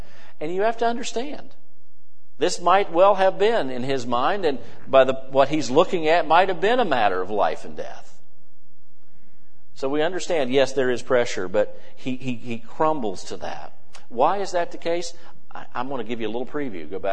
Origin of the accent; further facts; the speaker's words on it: West Virginia, United States; I grew up here in West Virginia, but I grew up pretty much in the Ohio Valley, that area of our state.